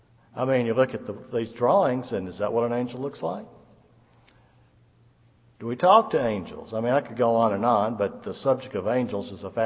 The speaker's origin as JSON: {"language": "English", "town": "Nashville", "region": "Tennessee", "country": "United States", "tie": "born or raised there", "said": "I can remember I grew up in around Nashville, and I could look up in the sky at night."}